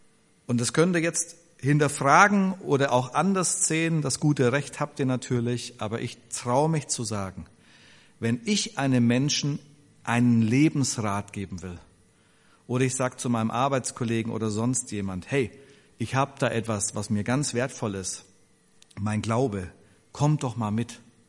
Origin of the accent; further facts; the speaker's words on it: Bavaria, Germany; Ich komme aus Bayern ursprünglich, da gibt es diesen Spruch.